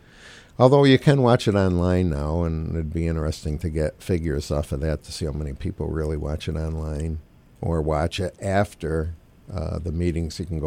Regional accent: Gloversville, New York, United States; when I grew up in Gloversville, when I was a young lad, it was majority Republican.

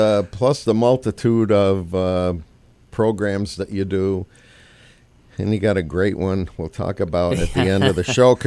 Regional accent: Gloversville, New York, United States; He's from Gloversville.

